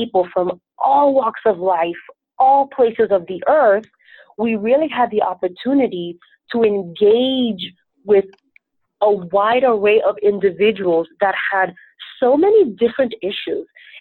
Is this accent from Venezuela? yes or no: yes; Venezuela; born there; first language Spanish; English is a second language; Latina women of African-American descent, which is what I am, because although I was born in Venezuela, Spanish is my first language. I'm very proud of where I'm from. My parents are actually from the Caribbean. They were born in Haiti.